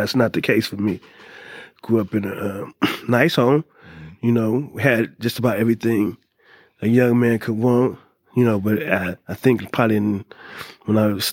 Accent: Compton, California, United States; I'm from Compton. I grew up in Compton, Corner Pocket.

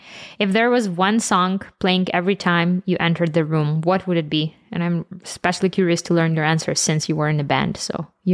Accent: Ukraine; English is a second language; moved away; I didn't grow up in North America. I'm originally from Ukraine, so we didn't have MySpace back in the day.

